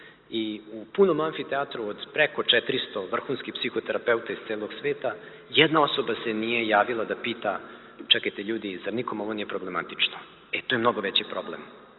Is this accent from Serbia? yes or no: yes; Serbia; njegovo prvo pitanje bilo odakle sam, ja sam rekao iz Srbije.